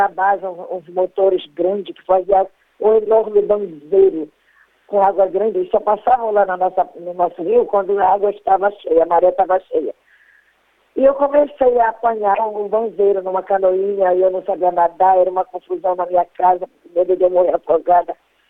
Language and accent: Portuguese; Belém, Pará, Brazil; Eu era criada, me criei aqui em Belém, com a minha avó, com meus tios pra cá.